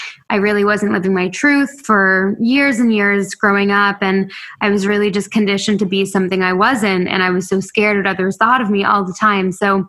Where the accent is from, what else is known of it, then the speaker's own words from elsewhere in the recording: Toronto, Ontario, Canada; I needed to get out of my hometown. I grew up in Toronto. I needed to get out of there.